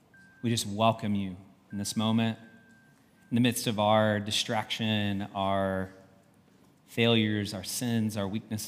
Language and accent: English; the South, United States; now in Indianapolis, United States; I grew up in the South and pretty much made a promise with God that I would never go north of the Ohio River.